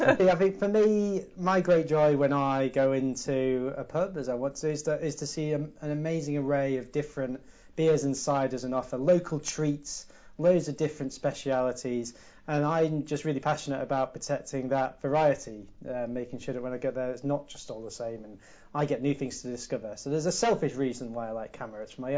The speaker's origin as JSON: {"language": "English", "town": "Ulverston", "region": "North West England", "country": "United Kingdom", "tie": "born or raised there", "said": "So I'm originally from Cumbria, so there's loads of great local ales"}